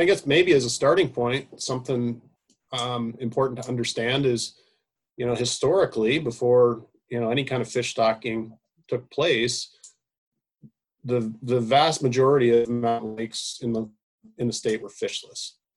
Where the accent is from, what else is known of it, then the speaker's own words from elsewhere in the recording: Idaho, United States; I'm from Idaho, grew up in Idaho, and a family that did a lot of fishing and other outdoor activities